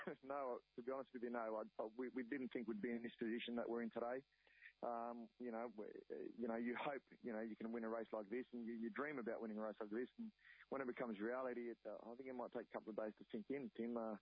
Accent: Redfern, New South Wales, Australia; I was born and bred in Redfern. You know, downtown Redfern.

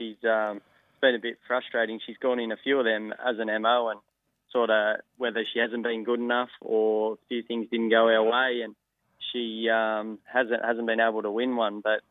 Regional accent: Temora, New South Wales, Australia; wouldn't mind taking her down to Tamora for the Tamora Cup, which is my hometown cup too.

